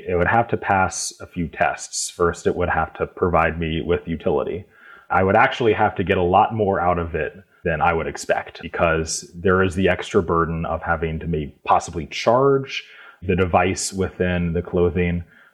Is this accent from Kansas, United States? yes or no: no; Virginia Beach, Virginia, United States; I'm from Virginia Beach. There's a company called WRV, Hotline, 17th Street. And where I came from, it's very common to wear those style of shirts.